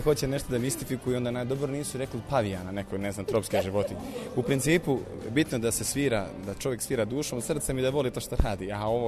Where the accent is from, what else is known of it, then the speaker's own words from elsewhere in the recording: Banatsko Veliko Selo, Vojvodina, Serbia; ja sam u suštini iz Banatskog Velikog Sela kod Kikinde